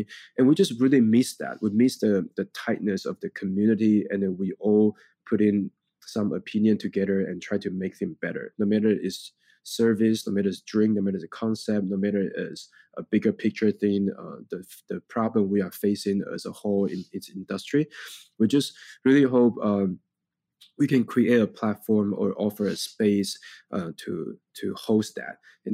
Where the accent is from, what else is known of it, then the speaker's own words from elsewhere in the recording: Taiwan; we grew up in Taiwan. We are basically drinking bubble tea grow up.